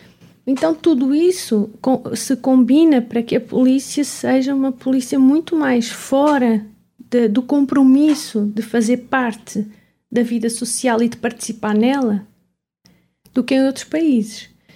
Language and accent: Portuguese; Portugal; moved away as an adult; Portugal não é, onde eu nasci, né, onde eu vivi até há pouco tempo